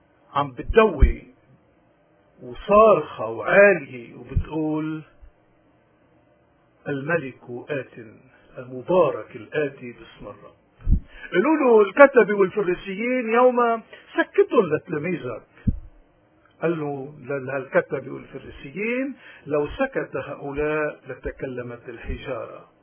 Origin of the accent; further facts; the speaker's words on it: Lebanon; علينا كلبنانيين أحرارا وسياديين، علينا واجبات أخلاقية، واجبات إيمانية، واجبات وطنية